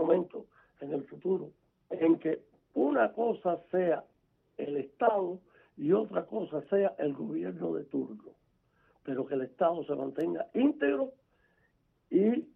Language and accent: Spanish; Cuba; moved away as an adult; yo salí de Cuba con 18 años